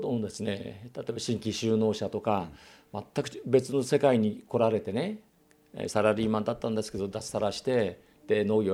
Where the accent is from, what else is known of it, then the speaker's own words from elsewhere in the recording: Saitama, Japan; 私も埼玉出身ですけれども。